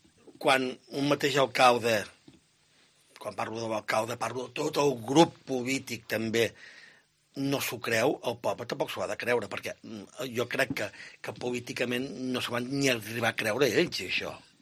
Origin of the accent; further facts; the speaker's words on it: Reus, Catalonia, Spain; jo sóc de Reus, però jo ara tenia molta il·lusió amb això, perquè, per molt de Reus que sigui, és Tarragona, me l'estimo